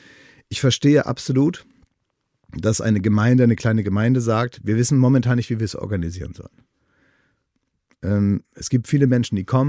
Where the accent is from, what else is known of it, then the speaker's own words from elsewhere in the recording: Oldenburg, Lower Saxony, Germany; Ich komme aus Oldenburg und da ist die allgemeine Stimmung, zumindest in meinem Leben, in dem ich groß werden durfte